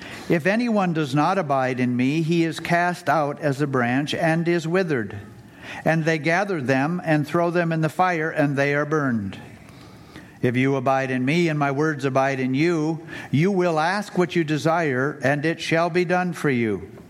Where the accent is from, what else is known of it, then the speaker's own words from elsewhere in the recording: Minnesota, United States; And at the time, we were living up in northern Minnesota, my hometown, and we were burning firewood, lots of it.